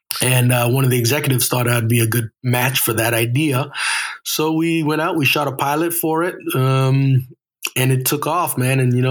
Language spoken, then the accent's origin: English; Edmonton, Alberta, Canada; also born or lived in Trinidad; when my family moved from Trinidad, I was 5 years old. We moved to Edmonton, Alberta. So I grew up in Edmonton, Alberta until I was about 17, 18 years old.